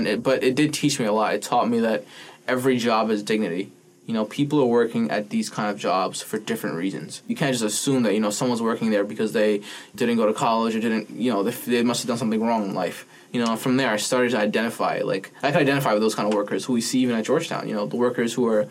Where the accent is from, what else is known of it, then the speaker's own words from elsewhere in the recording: India; now in United States; that I grew up in India and like how, you know, came here on a, you know, on a whim, basically coming to America